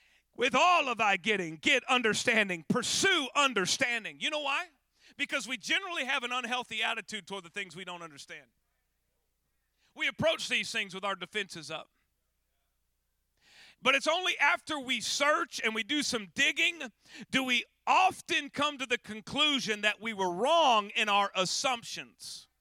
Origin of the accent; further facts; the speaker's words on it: New York, United States; born there; I was born in New York. I had visited the city several times.